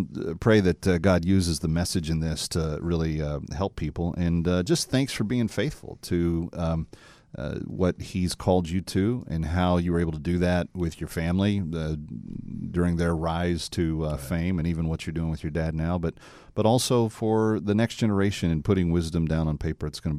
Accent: Texas, United States; Actually, I think we have some territory, at least in common, because I grew up in the Dallas-Fort Worth area.

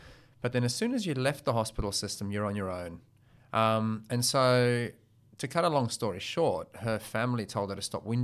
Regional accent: South Africa; accent: South African; flew back to South Africa, married, and they've basically been there ever since until 2017, hence my accent. So every once in a while, you'll hear the odd word. That's right. And it's not a strong South African accent

